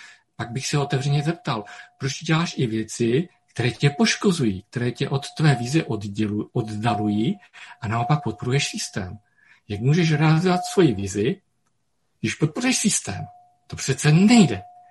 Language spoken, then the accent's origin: Czech; Zlín Region, Czechia; Já jsem z Valašska